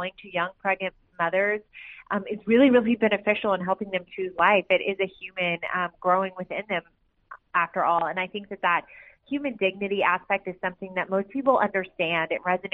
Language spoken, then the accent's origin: English; Texas, United States; in this state of Texas, which is my home state